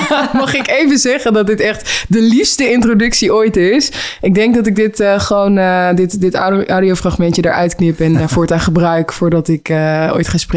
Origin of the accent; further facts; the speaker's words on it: Helmond, North Brabant, Netherlands; accent: Brabant; Ik kom uit Helmond. Dat is in Zuidoost-Brabant. Uit Brabant, inderdaad. Ja. Ik had vroeger een Brabantse accent dan nu.